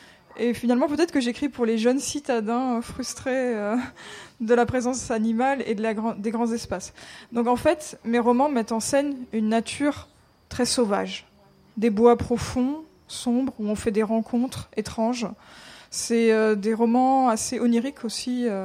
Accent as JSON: {"language": "French", "town": "Paris", "region": "Île-de-France", "country": "France", "tie": "born or raised there", "said": "C'est-à-dire que j'ai grandi à Paris, sur les trottoirs de la ville, dans la verticalité de la ville."}